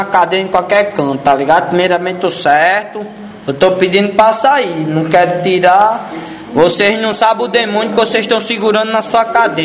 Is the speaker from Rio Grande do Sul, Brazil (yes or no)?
no; Natal, Rio Grande do Norte, Brazil; born there; Eu nasci lá no Natal.